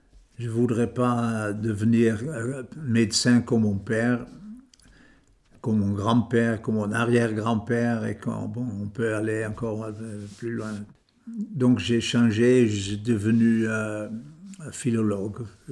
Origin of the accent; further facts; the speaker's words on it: Weesp, North Holland, Netherlands; French is a second language; moved away; also born or lived in Amsterdam; Je suis né en Amsterdam. Je suis né en Amsterdam et je vivais dans une petite ville à côté, 10 km d'Amsterdam. C'était une petite ville industrielle et agricole. L'industrie, c'était Van Houten Chocolat. Mon village, il s'appelait Weesp, c'était le ville de chocolat.